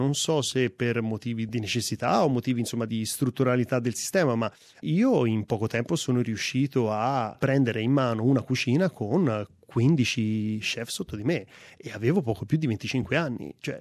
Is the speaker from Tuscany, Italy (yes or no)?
yes; Lucca, Tuscany, Italy; moved away as an adult; io sono nato e cresciuto a Lucca, dove ho fatto tutti gli studi, l'istituto alberghiero fino al raggiungimento del diploma, quindi fino ai 19 anni.